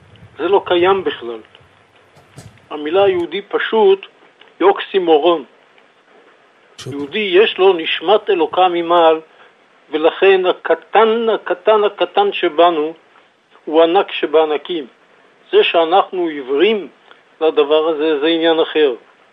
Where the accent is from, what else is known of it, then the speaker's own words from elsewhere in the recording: Netanya, Central District, Israel; אני עצמי בא מבית חסידי, ואני גדלתי בנתניה.